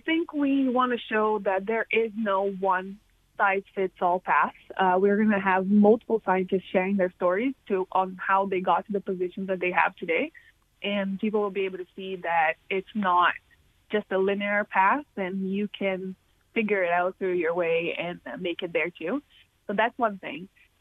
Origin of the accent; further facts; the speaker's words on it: Brazil; English is a second language; moved away as an adult; And I'm from Brazil, so I came from Brazil to do my PhD.